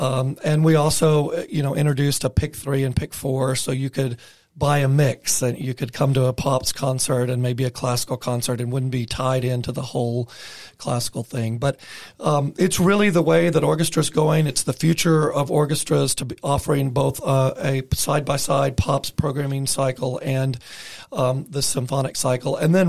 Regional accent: St. Louis, Missouri, United States; I grew up in St. Louis, to play the organ at the big Paramount Theater in St. Louis.

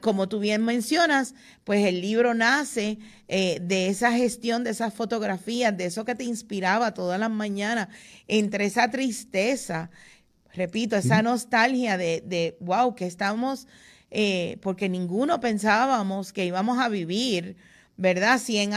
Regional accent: Santa Isabel, Puerto Rico; yo no soy ponceña, pero me crié en el sur, me crié en Santa Isabel, y mi familia es de Santa Isabel y de Adjuntas, así que estoy ahí como que bordeando a Ponce.

